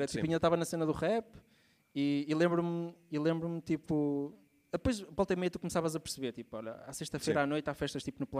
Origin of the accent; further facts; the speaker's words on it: Felgueiras, Porto, Portugal; Sou de Felgueiras.